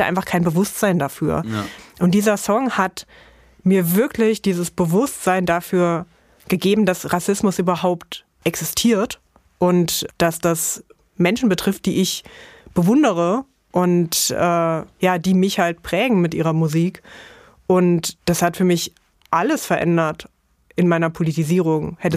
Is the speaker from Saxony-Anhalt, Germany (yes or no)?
yes; Dessau, Saxony-Anhalt, Germany; born there; ich bin ja gebürtige Dessauerin und war schon sehr, sehr früh sehr, sehr großer Hip-Hop-Fan.